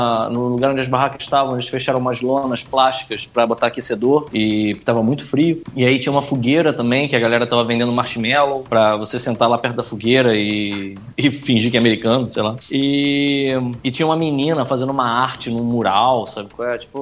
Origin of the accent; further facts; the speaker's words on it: Brazil; Aí eu imitei ele, você é da onde? Aí eu falei, pô, sou do Brasil. Aí ele, caralho, Brasil!